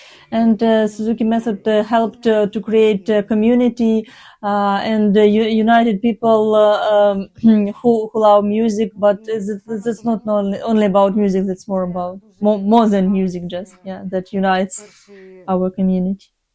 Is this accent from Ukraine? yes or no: yes; Sievierodonetsk, Luhansk Oblast, Ukraine; moved away; I came from Severodonetsk, Luhansk Oblast in 2009.